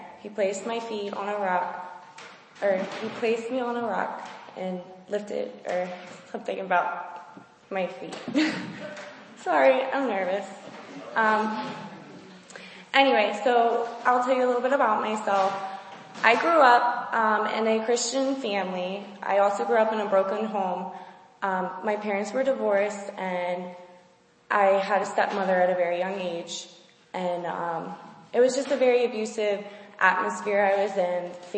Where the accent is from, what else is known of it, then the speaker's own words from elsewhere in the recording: Maryland, United States; I'm 22 years old, and I'm from Maryland.